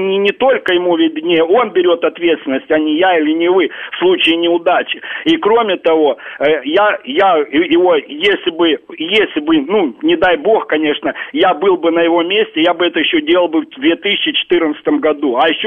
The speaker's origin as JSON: {"language": "Russian", "town": "Odesa", "region": "Odesa Oblast", "country": "Ukraine", "tie": "born there", "said": "хотя я родился, например, в Одессе."}